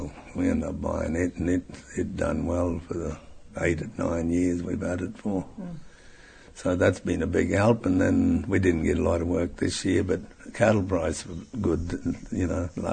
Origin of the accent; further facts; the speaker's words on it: Musgrave, Queensland, Australia; also born or lived in Cooktown; I moved 15 miles south in my life. My home was at Musgrave and our team is 15 miles south of Musgrave. So in my lifetime, I more or less moved 15 miles south.